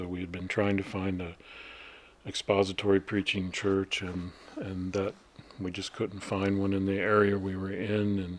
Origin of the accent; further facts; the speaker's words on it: Homestead, Florida, United States; moved away; Nope, I was born and raised in Miami, Florida, south of Miami to be exact. Homestead is the name of the city.